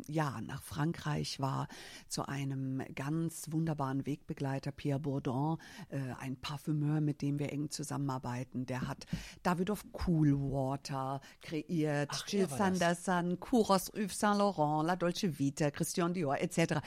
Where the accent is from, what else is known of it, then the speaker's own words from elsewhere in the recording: Germany; born there; ich bin als Amerikanerin hier in Deutschland geboren, habe aber, obwohl ich hier geboren bin, keine deutsche Staatsbürgerschaft leider.